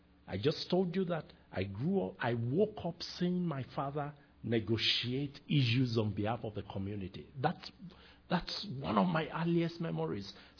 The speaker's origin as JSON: {"language": "English", "region": "Southwest", "country": "Nigeria", "said": "I come from Yoruba land."}